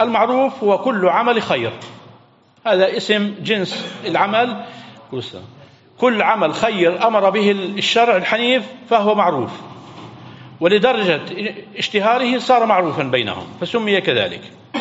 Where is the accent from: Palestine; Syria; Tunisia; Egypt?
Palestine; إلى منطقة البحر الميت عندنا في فلسطين